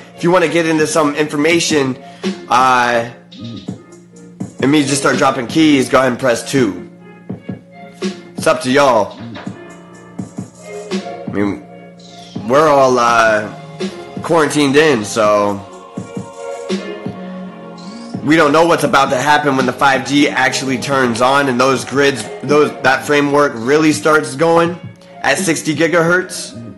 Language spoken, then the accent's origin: English; Erie, Pennsylvania, United States; They moved from my hometown, which at that time was Erie, Pennsylvania, and they moved to California